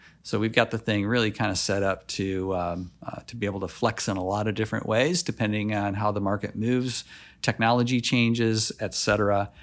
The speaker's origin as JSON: {"language": "English", "region": "Michigan", "country": "United States", "said": "from Michigan, so that's why."}